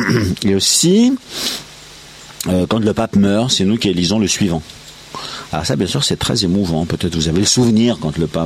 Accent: Rabat, Rabat-Salé-Kénitra, Morocco; born there; Je suis né au Maroc, à Rabat dans le Maroc.

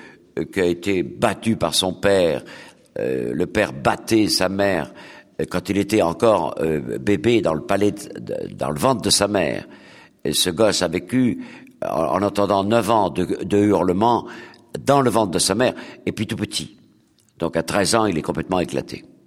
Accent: Rochefort, Nouvelle-Aquitaine, France; born there; j'étais en Charente-Maritime je suis né à Rochefort-sur-Mer

